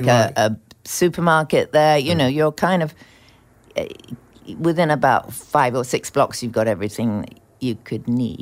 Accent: London, United Kingdom; born there; moved away; I was born in London.

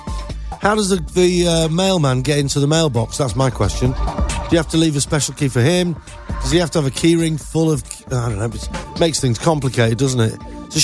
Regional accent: United Kingdom; moved away as an adult; now in United States; Because I'm British, you see. This is a classic sort of cultural difference. And I've been here for 15 years, I should know this.

